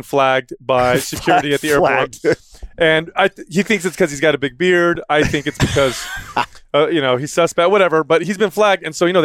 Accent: San Jose, California, United States; San Jose, California.

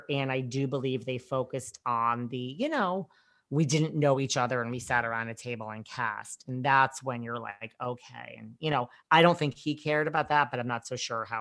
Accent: New York, United States; So I'm from New York.

